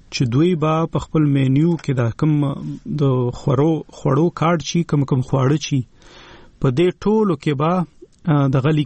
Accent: Khyber Pakhtunkhwa, Pakistan; زه د وزیرستان یم

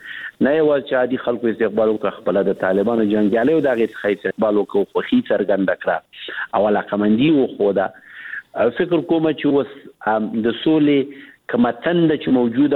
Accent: Afghanistan; داسې نه دی چې هغه افغانان دي موږ هم افغانان یو. ډېر زیات مشترک هیلی لرو د افغانستان د پاره

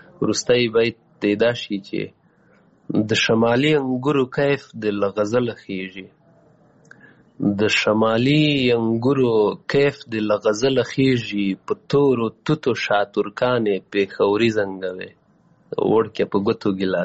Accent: Paktika, Afghanistan; also born or lived in Waziristan, Pakistan; زه پیدا شوی په وزیرستان کې یم بیا بیرته کډه شوی پکتیکا کې یم او پکتیکا غوندې یو ولایت کې یوه وړه سیمه چې هغوی تاجک نشینه یا دري ژبې دي

